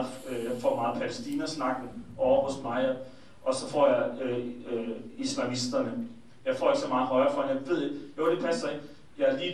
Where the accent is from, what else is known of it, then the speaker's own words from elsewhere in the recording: Aarhus, Central Denmark Region, Denmark; jeg kommer jo også fra Aarhus af